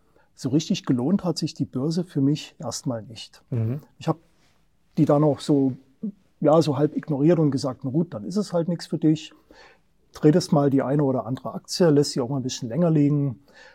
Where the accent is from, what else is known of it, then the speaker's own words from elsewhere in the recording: Dresden, Saxony, Germany; born there; Tatsächlich bin ich in Dresden geboren, ja.